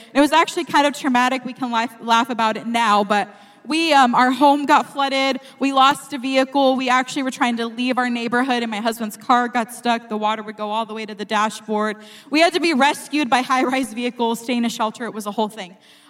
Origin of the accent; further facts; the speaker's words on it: California, United States; now in Michigan, United States; Now, like I said, I'm from California, but I live in Michigan now, so I don't always get to be home